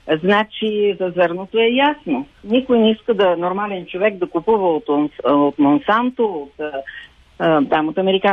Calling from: Sofia, Sofia City, Bulgaria; съм от София.

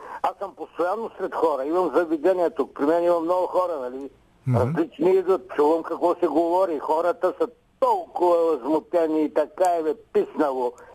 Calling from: Plovdiv, Plovdiv Province, Bulgaria; съм от Пловдив.

